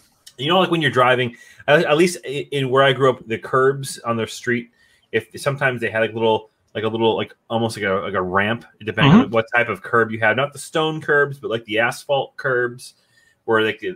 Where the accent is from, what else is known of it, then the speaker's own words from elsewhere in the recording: Springfield, Massachusetts, United States; But I grew up out in Western Mass, out like in the Springfield area. And out there there's no accent.